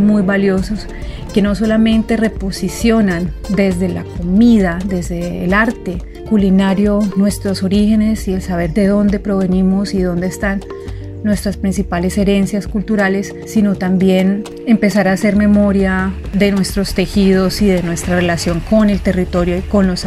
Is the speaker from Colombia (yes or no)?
yes; Santander, Colombia; soy colombiana, comunicadora y soy originaria del departamento de Santander.